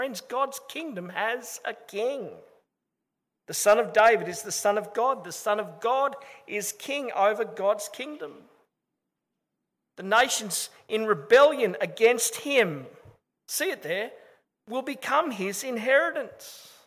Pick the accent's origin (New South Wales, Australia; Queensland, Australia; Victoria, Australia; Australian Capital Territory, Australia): New South Wales, Australia; Sydney; Growing up in Sydney, my grandma used to take me to visit my auntie Millie.